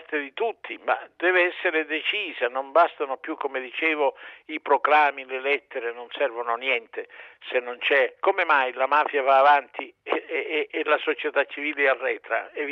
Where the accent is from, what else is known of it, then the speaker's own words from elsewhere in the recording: Calabria, Italy; non possiamo più tollerare come calabresi